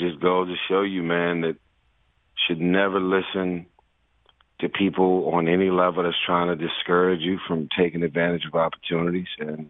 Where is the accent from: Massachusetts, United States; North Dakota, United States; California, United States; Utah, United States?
California, United States; Los Angeles; But my truth is, I'm from South Central L.A., And when you in the hood, they always talk a lot of mess about people who go Hollywood.